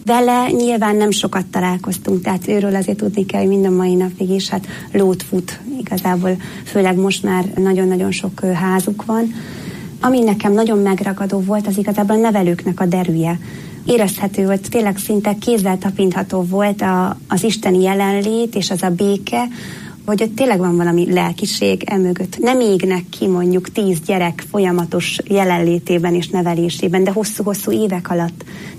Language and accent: Hungarian; Budapest, Hungary; én a 16. kerületben Rákosztán Mihályon nőttem föl Budapesten